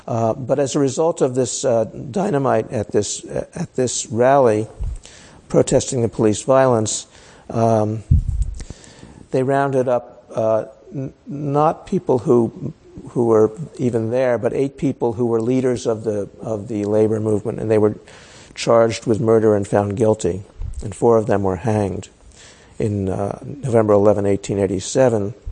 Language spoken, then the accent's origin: English; Pittsburgh, Pennsylvania, United States; there were things happening in my hometown in Pittsburgh.